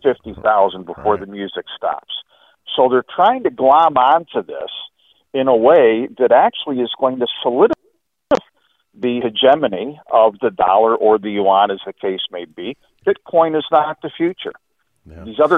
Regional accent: Binghamton, New York, United States; now in St. Augustine, United States; I'm originally from Binghamton, New York. I've lived in St. Augustine for several years now since I moved to Florida.

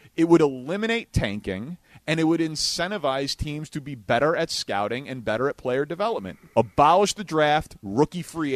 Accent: Atlanta, Georgia, United States; I want to play for my hometown Atlanta Falcons

